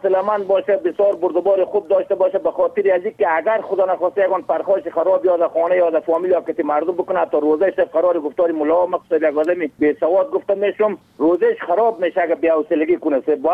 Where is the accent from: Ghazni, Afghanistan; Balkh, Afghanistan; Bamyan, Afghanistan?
Bamyan, Afghanistan; Ajar; now in Qaghori, Afghanistan; از قریه آجر فعلا باشنده قریه قاغوری کهمرد ولسوالی کهمرد ولایت ما بامیان سید.